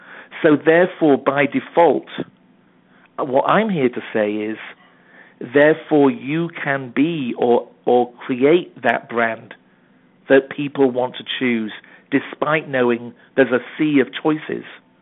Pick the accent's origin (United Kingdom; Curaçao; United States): United Kingdom; England; I'm from England, so I'd never even heard of Disneyland when I was growing up.